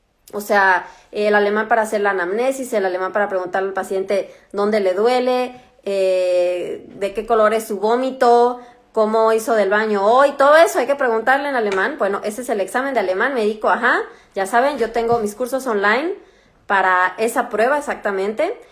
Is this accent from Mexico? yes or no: yes; Mexico; now in Germany; yo soy de México